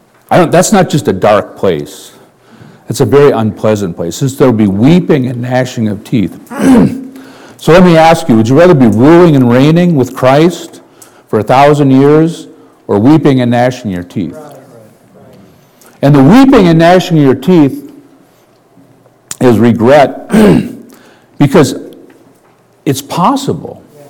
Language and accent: English; United States; born there; I was born in the United States. I was a citizen. I am a citizen of the United States.